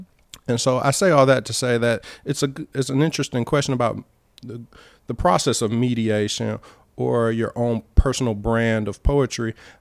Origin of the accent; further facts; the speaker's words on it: Cleveland, Ohio, United States; born there; I was born in Cleveland, Ohio, middle class, lower income neighborhood with mostly all black children.